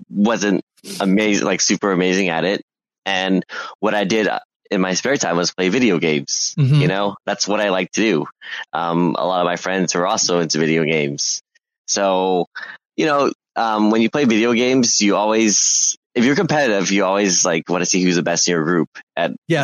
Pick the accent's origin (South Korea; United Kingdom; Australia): South Korea; But for me, I grew up watching esports in Korea.